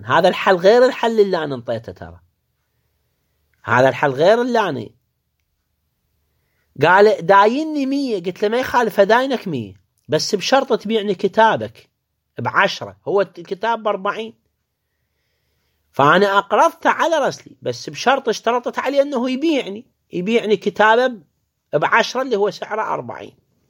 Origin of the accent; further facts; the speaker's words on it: Iraq; عندنا بالعراق، بالعراق $100 يسموها ورقة